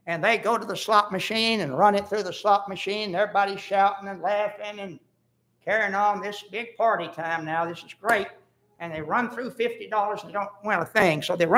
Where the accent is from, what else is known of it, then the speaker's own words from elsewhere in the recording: Florida, United States; I grew up in South Florida